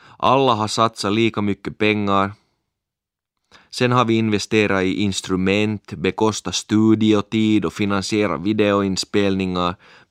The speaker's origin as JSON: {"language": "Swedish", "country": "Finland", "said": "Vi sjunger på rikssvenska trots att vi är finlandssvenskar. Inte för att vi skäms för vår eget språk"}